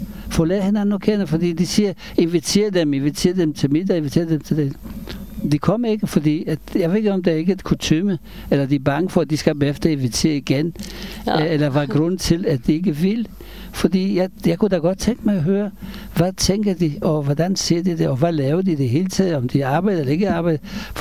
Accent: Israel; Danish is a second language; now in Denmark; Så kommer jeg fra Israel. Jeg er mig selv stadigvæk fra Israel.

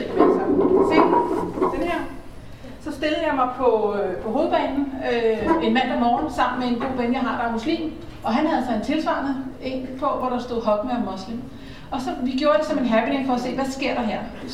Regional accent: Annisse, Capital Region of Denmark, Denmark; Nej, det gør jeg faktisk ikke, for jeg er fra Annisse.

